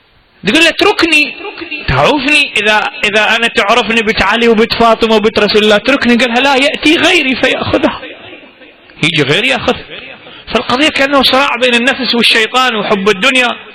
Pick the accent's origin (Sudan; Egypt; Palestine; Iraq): Iraq; Baghdad, Baghdad Governorate; عندنا في بغداد قبل أربعين سنة في بغداد